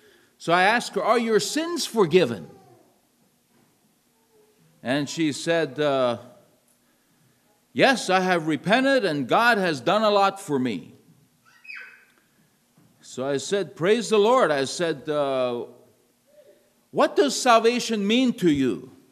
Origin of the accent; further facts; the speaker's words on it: Ohio, United States; I'm not from around here. I'm from Ohio.